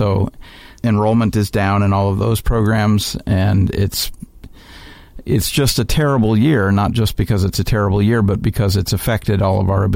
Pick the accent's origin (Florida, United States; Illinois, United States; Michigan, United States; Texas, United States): Illinois, United States; Chicago; Chicago, Illinois, my hometown.